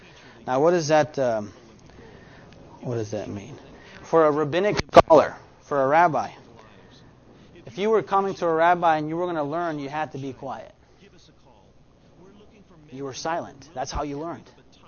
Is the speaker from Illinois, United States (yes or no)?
yes; Chicago, Illinois, United States; I remember growing up in Chicago, folks, and wearing the colors of the local gang.